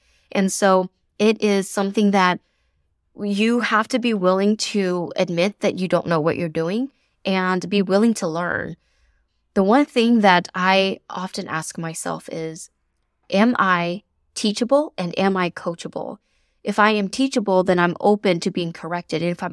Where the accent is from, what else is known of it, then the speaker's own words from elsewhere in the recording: the South, United States; now in North Carolina, United States; I am from the South, living in North Carolina currently